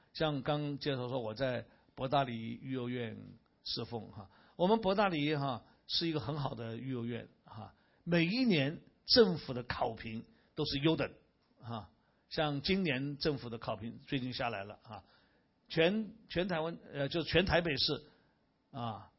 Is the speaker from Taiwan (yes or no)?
no; China; 我是中国人，我怎么要接受这个文化侵略